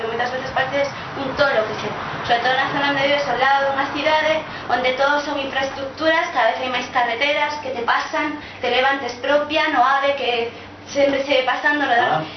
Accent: Redondela, Galicia, Spain; eu son de Redondela, do lado de Vigo

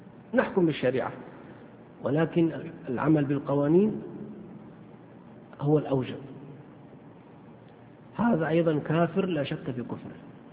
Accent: Saudi Arabia; المحاكم الشرعية فقط عندنا في المملكة العربية السعودية

